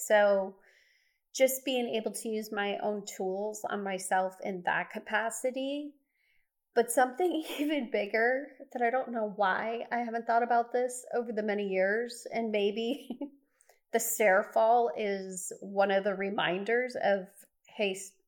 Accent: Midwest, United States; I grew up in the Midwest, so I'm sure I'm being exposed to a lot of different things that I didn't grow up with.

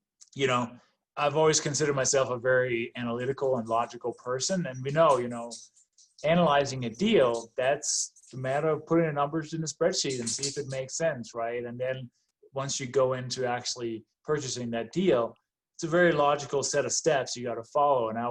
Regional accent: Denmark; English is a second language; moved away as an adult; now in United States; as you can hear maybe from my accent and my name, I was born and raised in Denmark and came to the U.S. in 1996.

